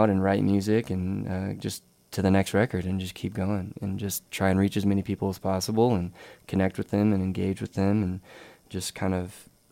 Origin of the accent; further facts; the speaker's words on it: Dallas, Texas, United States; But I'd still consider, you know, I'm from Dallas. I grew up there. And, you know, I always tell people that's where I'm from.